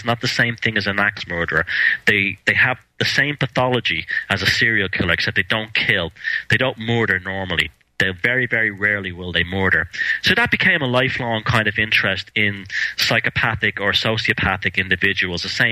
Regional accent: Dublin, Leinster, Ireland; I live here in Ireland. I grew up here in Ireland. I was born in Dublin, and I come from basically a music kind of background. I was I was like a 14-year-old punk rocker back in the late 70s.

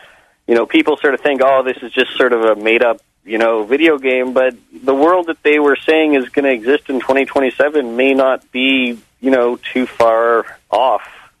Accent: Toronto, Ontario, Canada; I'm from Toronto.

